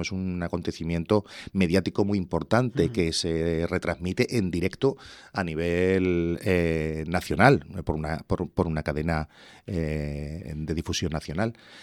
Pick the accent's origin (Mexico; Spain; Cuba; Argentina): Spain; Valdepeñas, Castilla-La Mancha; now in Lucena, Spain; yo vengo de la provincia de Ciudad Real, yo soy natural de Valdepeñas, al sur de la Mancha. Yo no conocía Lucena hasta que vine a desempeñar mi labor como profesor al conservatorio